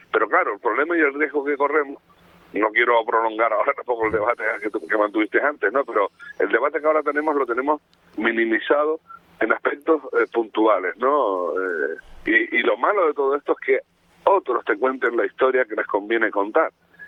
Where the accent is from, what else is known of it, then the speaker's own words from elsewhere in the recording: Canary Islands, Spain; cuidado que yo soy muy canario, me siento muy canario